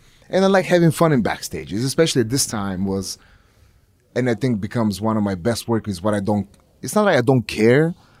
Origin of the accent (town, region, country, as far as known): Plovdiv, Plovdiv Province, Bulgaria; born or raised there